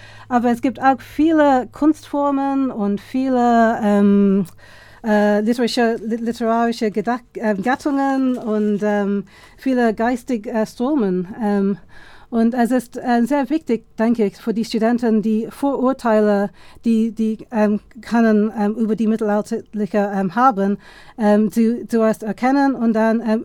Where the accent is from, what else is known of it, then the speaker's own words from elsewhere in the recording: Leinster, Ireland; German is a second language; Und das ist in meiner Heimat gefilmt, so das liebe ich viel.